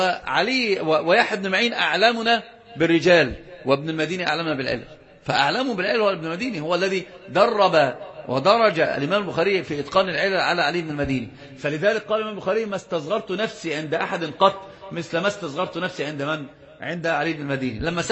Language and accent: Arabic; Yemen; زي ما بيقولوا عندنا في اليمن